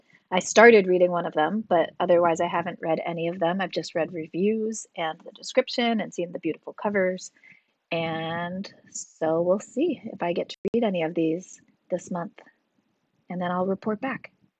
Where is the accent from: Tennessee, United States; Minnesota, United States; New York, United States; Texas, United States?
New York, United States; Hudson; I'm the director of the Hudson Area Library, and I'm from Hudson, New York.